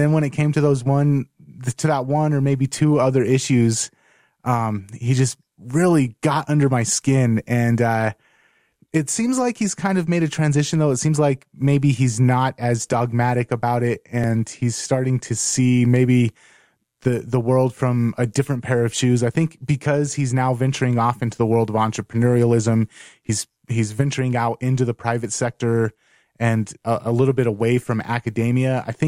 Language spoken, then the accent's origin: English; Los Angeles, California, United States; And since it is in my hometown of LA, and also a chance, it's a chance to catch up with family